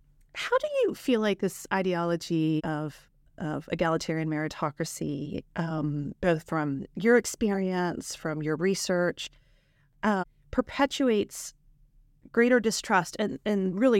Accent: Appalachia, United States; I'm from Appalachia.

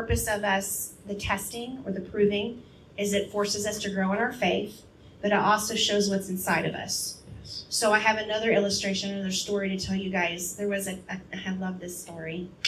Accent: United States; As an American, patience is not our forte.

